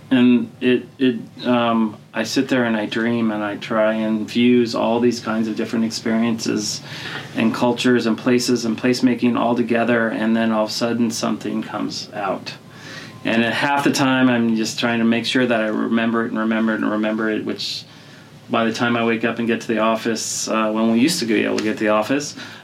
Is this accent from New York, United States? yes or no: no; Palos Verdes, California, United States; But growing up in Los Angeles, in Palos Verdes, we grew up when there were no houses there, so it was nothing but fields.